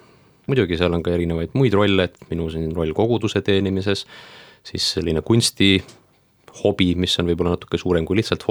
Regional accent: Saare County, Estonia; pärit olen Saaremaalt, hetkeseisuga on vanust 29 aastat.

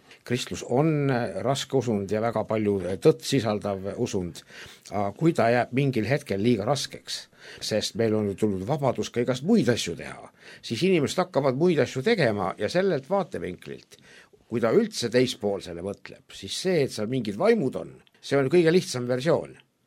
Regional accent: Türi, Järva County, Estonia; ise ma olen Türilt. Mina Türilt ei mäleta, et oleks nii palju küünlaid

